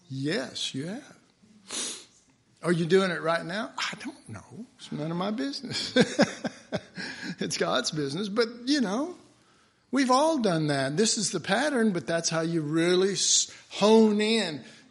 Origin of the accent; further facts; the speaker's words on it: Texas, United States; I'm from Texas. I don't repent of that.